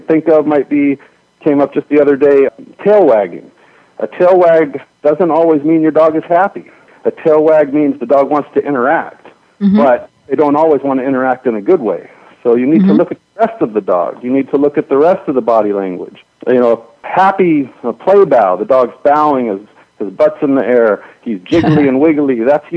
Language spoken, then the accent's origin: English; Hollywood, California, United States; I grew up and I was born and raised in Hollywood, and just being here, it just comes with the territory.